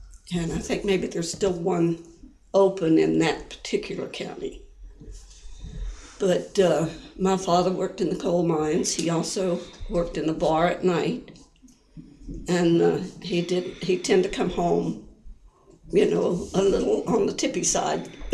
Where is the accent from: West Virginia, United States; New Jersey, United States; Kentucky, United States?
West Virginia, United States; Well, I was born in West Virginia.